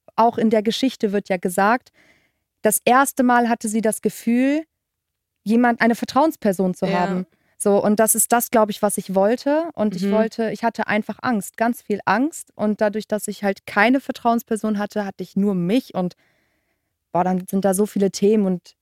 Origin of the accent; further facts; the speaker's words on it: Bonn, North Rhine-Westphalia, Germany; Ich bin ja in einer kleineren Stadt, ich bin in Bonn groß geworden.